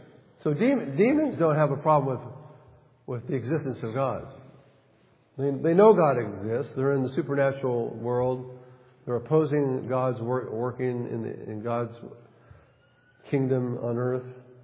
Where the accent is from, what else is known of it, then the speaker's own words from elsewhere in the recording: California, United States; I've lived in the Bible Belt now for 30-something years, so I am part of the Bible Belt, even though I'm from California.